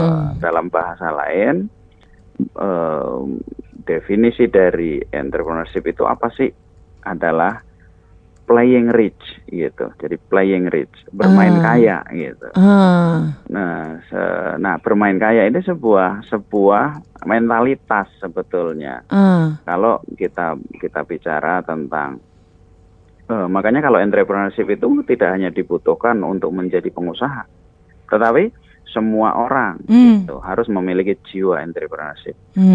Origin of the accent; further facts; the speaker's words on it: Central Java, Indonesia; saya kan orang Jawa, saya dari Jawa Tengah